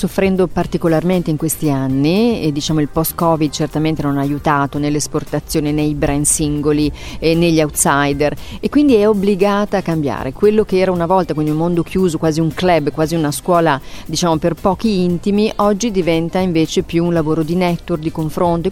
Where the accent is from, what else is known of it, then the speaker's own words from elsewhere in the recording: Reggio Emilia, Emilia-Romagna, Italy; sono di Reggio Emilia, vivo a Reggio Emilia, e poi ho avuto un'altra fortuna in cui ho deciso di viaggiare tutto il mondo